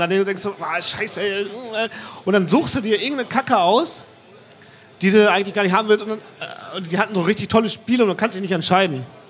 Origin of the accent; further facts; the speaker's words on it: Mülheim an der Ruhr, North Rhine-Westphalia, Germany; Und ich kann mich erinnern, ich komme aus Mülheim, Ruhr.